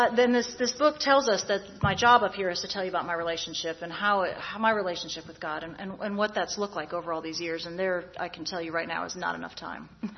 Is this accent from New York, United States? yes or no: no; Dunwoody, Georgia, United States; See, I'm from Dunwoody.